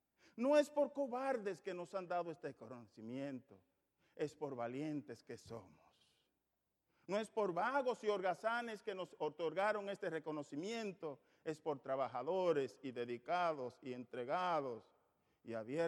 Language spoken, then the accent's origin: Spanish; United States; yo soy norteamericano, pero mis tatarabuelos vinieron de muchas otras partes del mundo. Y la sangre de ellos también la llevo yo.